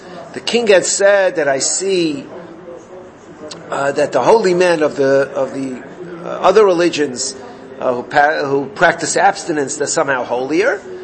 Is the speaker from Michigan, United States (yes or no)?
no; Borough Park, New York, United States; I grew up in Borough Park. We had Italians across the driveway.